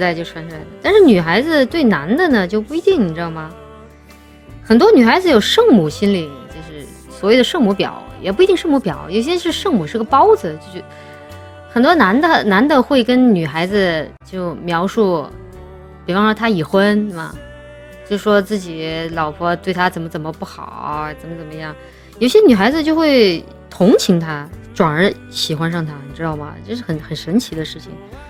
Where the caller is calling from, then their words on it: Guangdong, China; 我是广东人